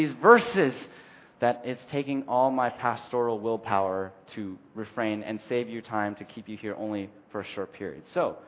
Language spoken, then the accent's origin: English; California, United States; I only met one kid who was adopted when I was growing up in California.